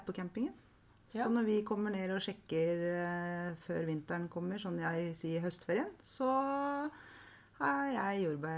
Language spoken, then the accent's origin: Norwegian; Lier, Buskerud, Norway; Ja. Ja, hjemme i Lier så det mange, eller var mange jordbærbønder